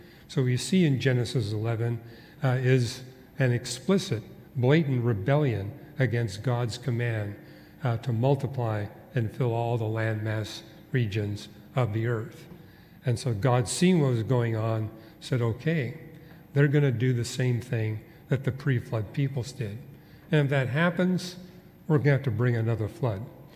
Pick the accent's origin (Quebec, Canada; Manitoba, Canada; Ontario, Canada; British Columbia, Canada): Quebec, Canada; born there; I mean, I was born in Canada, in Quebec.